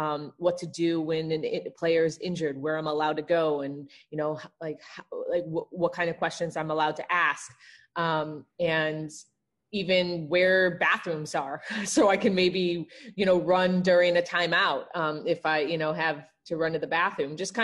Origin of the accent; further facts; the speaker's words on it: Evanston, Illinois, United States; So, I grew up in Evanston, Chicagoland area during the 90s.